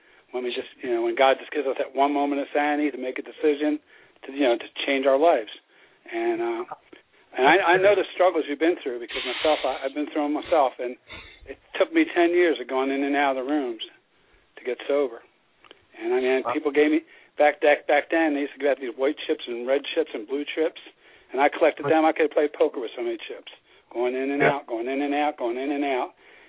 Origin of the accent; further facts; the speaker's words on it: Philadelphia, Pennsylvania, United States; I'm from Philly. I'm actually from right where Rocky comes from. Except he comes from New Jersey, but yeah. I'm right in Philly, Kensington.